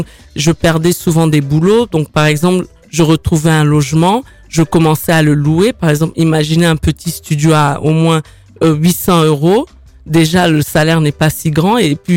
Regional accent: Brazzaville, Republic of the Congo; moved away; also born or lived in France; Je suis née en France, mais après très jeune, comme mon père travaillait à Brazzaville au Congo, je suis allée au Congo.

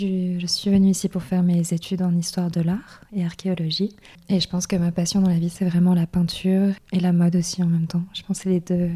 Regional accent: Lille, Hauts-de-France, France; now in Belgium; j'ai grandi à Lille. Donc dans le nord de la France, donc pas très loin d'ici au final. Mais après, la moitié de ma famille est du coup guadeloupéenne.

